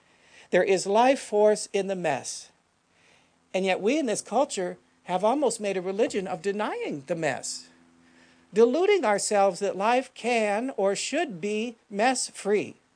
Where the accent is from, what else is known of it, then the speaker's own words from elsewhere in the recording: United States; After all, I'm an American who desires and wants more.